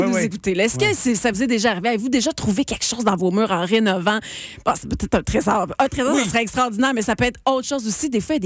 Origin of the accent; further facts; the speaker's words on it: Roxton, Quebec, Canada; j'ai enterré ça au bout du terrain chez nous à Roxton